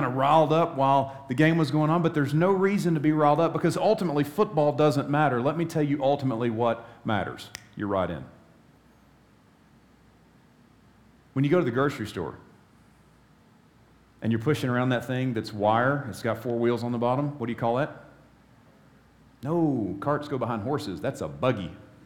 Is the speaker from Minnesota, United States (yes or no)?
no; South Carolina, United States; I grew up in South Carolina. I'm a Clemson fan. I've been nervous for 39 years, right?